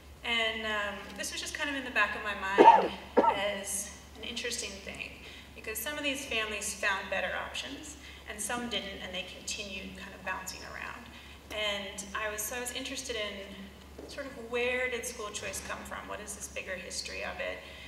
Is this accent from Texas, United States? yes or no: no; Washington, United States; also born or lived in Florida; I grew up in Washington State, which has very, very little choice. I think we have 16 charter schools.